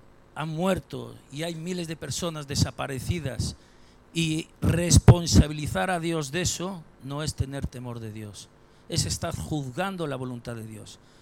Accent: Galicia, Spain; Mire, aquí en Galicia, yo como buen gallego se lo voy a explicar

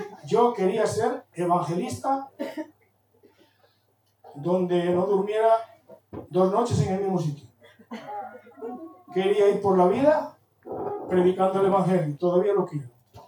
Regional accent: Galicia, Spain; Pero claro, como gallego mal pensado, digo

